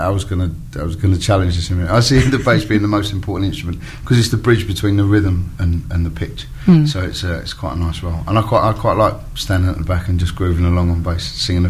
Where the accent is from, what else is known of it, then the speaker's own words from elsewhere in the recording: Hornchurch, London, United Kingdom; I'm a local boy. I grew up in Hornchurch and went to Abbs Cross School for delinquents.